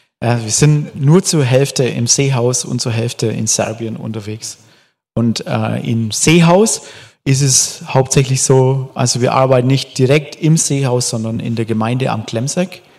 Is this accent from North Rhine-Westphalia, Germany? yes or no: no; Bavaria, Germany; accent: Franconian; moved away; Also, ich bin ein Oberfranke, ein richtiger, von daher darf ich das sagen und wir sind vor vielen, vielen Jahren ausgezogen von Oberfranken.